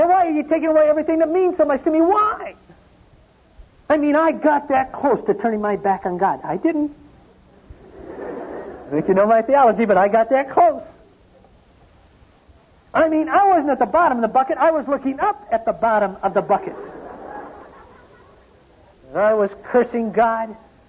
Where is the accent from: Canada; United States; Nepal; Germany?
United States; Michigan; I was flying home to speak at a series of meetings in my hometown in Michigan.